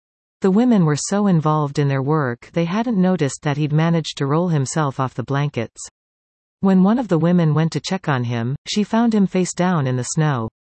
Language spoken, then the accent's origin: English; Buffalo, New York, United States; now in Cochrane, Canada; But I was born in Buffalo, where heavy snowfalls are quite the norm.